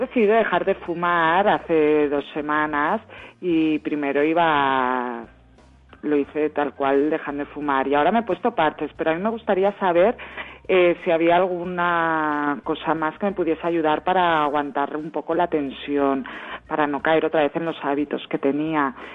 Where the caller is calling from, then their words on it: Barcelona, Catalonia, Spain; de Barcelona.